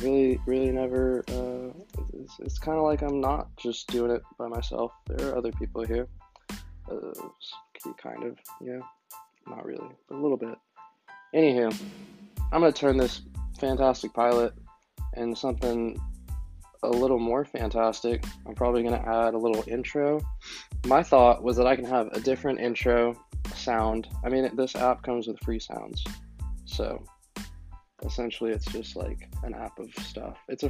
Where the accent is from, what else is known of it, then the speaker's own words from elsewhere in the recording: Carrollton, Texas, United States; I'm from the Dallas area. I'm not sure how specific I should be. Specific. Should I tell you everything? Or just little things? From the North Dallas suburbs, Carrollton. I went to Hebron High School.